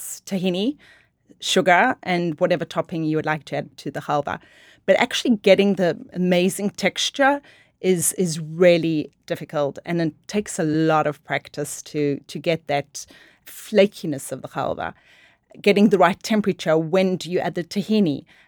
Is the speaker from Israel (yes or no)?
yes; Israel; I mean, growing up in Israel, I never baked with halva